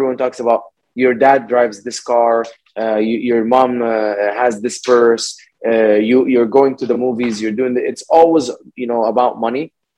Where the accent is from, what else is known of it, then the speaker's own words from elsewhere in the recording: Dubai, United Arab Emirates; also born or lived in Egypt; Yeah, I was born in Egypt and I grew up in Dubai.